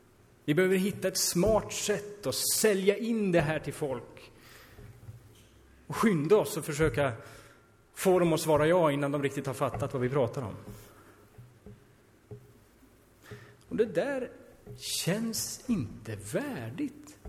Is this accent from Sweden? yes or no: yes; Norrland, Sweden; För när jag växte upp i Norrland så tänkte jag, men det skulle aldrig funka upp i Norrland.